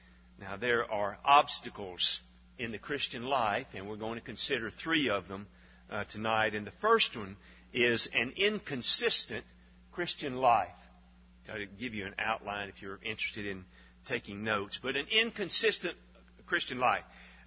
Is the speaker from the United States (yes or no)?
yes; Alabama, United States; I remember growing up in North Alabama, we hunted and camped a lot in Bankhead National Forest.